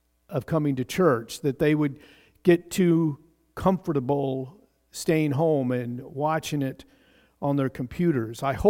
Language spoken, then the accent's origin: English; Pendleton, Oregon, United States; Growing up in Pendleton, Oregon, as a child, I thought it was the best place to live.